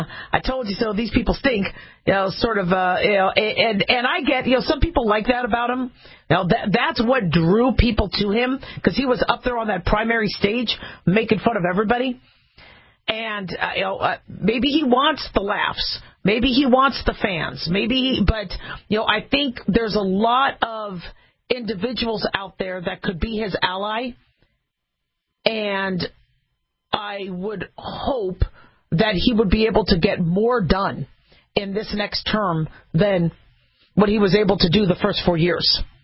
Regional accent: United States; And so me, as a physician, as an American, I would like to see a lot of things done with whomever's going to be the next president.

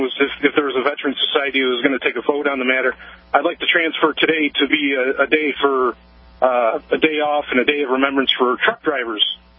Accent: New York, United States; I mean, I am from New York, and most Jews there, and there's lots of them

